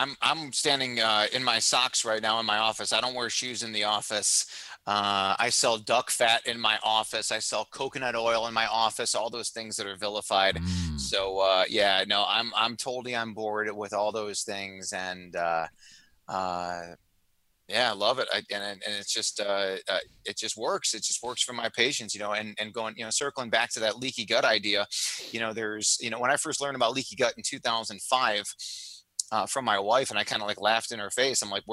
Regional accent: Chicago, Illinois, United States; you know, and I'm originally from Chicago

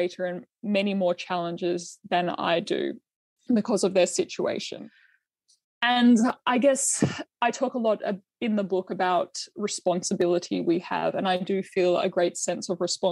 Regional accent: Australia; born there; I was born in Australia.

